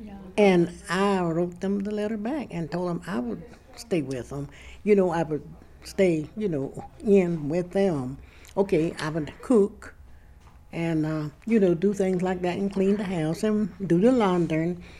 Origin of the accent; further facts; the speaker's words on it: Huntsville, Alabama, United States; When we grew up, we could go to this show over here, and we could sit in the balcony, or we could sit downstairs. And this is the truth. Okay? We could go into the stores over here in Huntsville